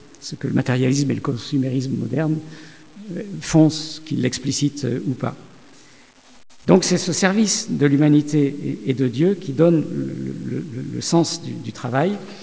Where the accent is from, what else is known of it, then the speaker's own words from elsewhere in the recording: Nice, Provence-Alpes-Côte d'Azur, France; now in Lyon, France; quand je suis arrivé à Lyon, puisque je suis un Niçois d'origine, et quand j'ai été nommé à la Cato de Lyon en 1992